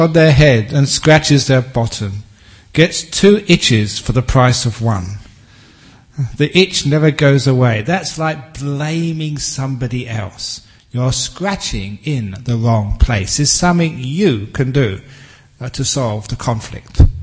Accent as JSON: {"language": "English", "region": "England", "country": "United Kingdom", "said": "I'm English"}